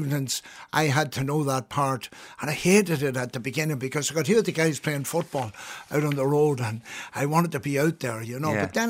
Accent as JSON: {"language": "English", "country": "Ireland", "said": "because I suppose we're typical Irish, we're always for the kind of for the underdog."}